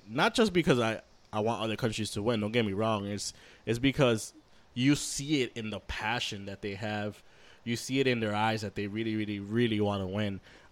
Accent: Puerto Rico; I was following Puerto Rico a lot because I'm from Puerto Rico.

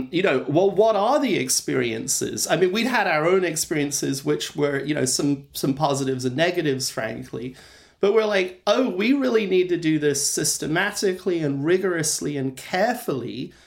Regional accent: England, United Kingdom; moved away as an adult; now in United States; I'm originally English.

